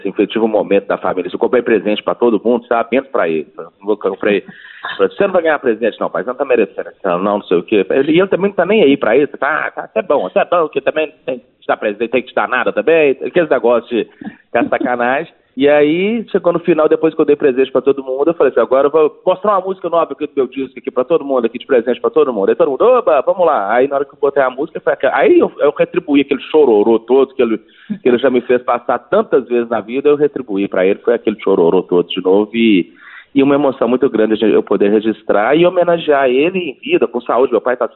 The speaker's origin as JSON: {"language": "Portuguese", "town": "Caratinga", "region": "Minas Gerais", "country": "Brazil", "said": "É porque eu sou do interior de Minas, né? Quando esse sotaque meu prova bastante, né? Não deixa nenhuma dúvida, assim, né? Eu sou lá de Caratinga"}